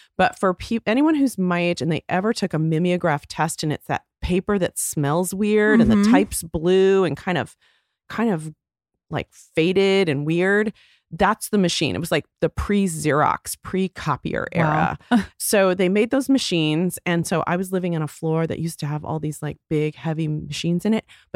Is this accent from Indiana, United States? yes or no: no; Texas, United States; I won an internship through the LA Times, which, why, I'm from Texas, the LA Times gave me this internship, but they sent me to Chicago.